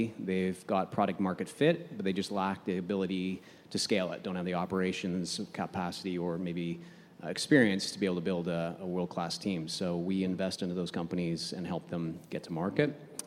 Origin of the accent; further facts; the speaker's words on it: Western Canada, Canada; now in Toronto, Canada; I live in Toronto, but I'm originally from the West, so I can identify with most of you.